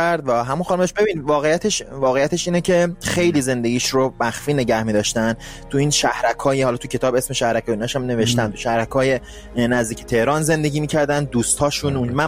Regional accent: Iran; بگم منم به عنوان یک ایرانی

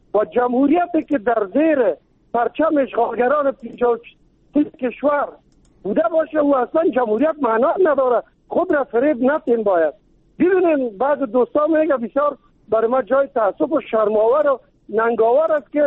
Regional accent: Kabul, Afghanistan; با وجود که من از کابل هستم، یعنی در قوم تاجک ولی مسلمان افغان دوست.

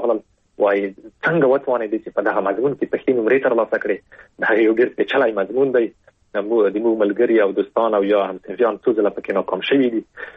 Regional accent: Afghanistan; په دې باندې مې لیکلي وو چې زه د افغانستان یم

